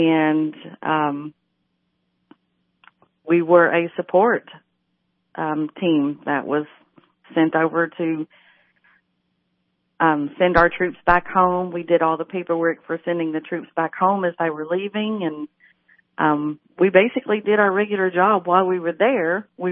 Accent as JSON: {"language": "English", "town": "Cookeville", "region": "Tennessee", "country": "United States", "tie": "born or raised there", "said": "Well, I grew up in this little known town of Cookeville, Tennessee. And I graduated high school in 1989."}